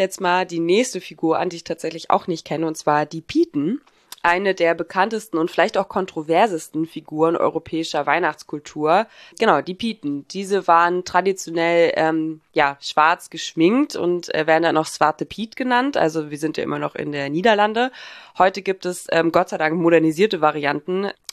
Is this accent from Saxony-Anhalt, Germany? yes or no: yes; Saxony-Anhalt, Germany; born or raised there